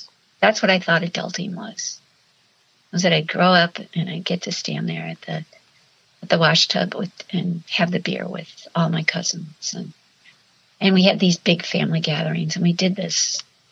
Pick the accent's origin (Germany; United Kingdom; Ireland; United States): Ireland; I'm Irish.